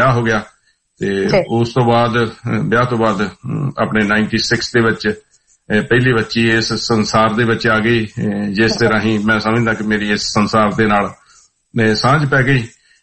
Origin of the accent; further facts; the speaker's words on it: Bhangala, Punjab, India; also born or lived in Chak Khurd, India; ਤੇ ਜੇ ਪਿੰਡ ਦਾ ਪਿਛੋਕੜ ਪੁੱਛਣਾ ਤੇ ਭੰਗਾਲਾ ਨੂਰਮਲ ਨਕੋਦਰ ਦੇ ਏਰੀਏ ਦੇ ਵਿੱਚ, ਪੰਜਾਬ ਦੀ ਧਰਤੀ ਉੱਤੇ ਮੰਜਕੀ ਦੇ ਇਲਾਕੇ ਦੇ ਵਿੱਚ ਮੇਰਾ ਆਪਣਾ ਪਿੰਡ ਪੈਂਦਾ।